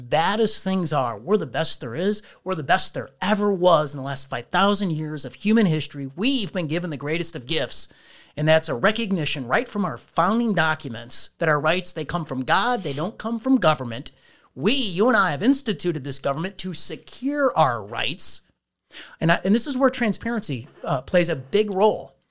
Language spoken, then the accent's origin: English; Illinois, United States; Well, Mike, I'm from Illinois. It is the Super Bowl of corruption.